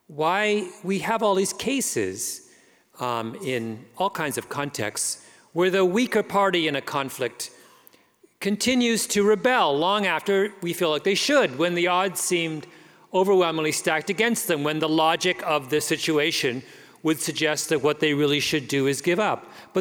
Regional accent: Canada; And I'm a Canadian, so I have a whole complex about my much larger and better known neighbor.

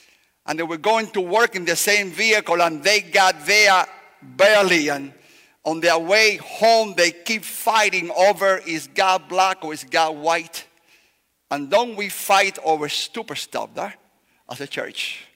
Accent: Cuba; And I came from Cuba, as you heard Jim say to you earlier.

